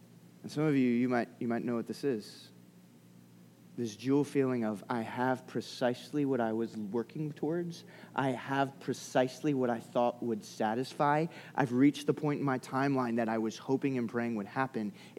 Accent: Delaware, United States; our church, where I was growing up in Delaware, like they had the Christian Character and Achievement Award.

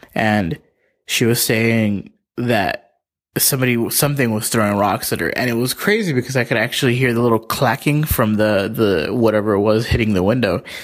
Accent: Palmdale, California, United States; I'm from Palmdale, California.

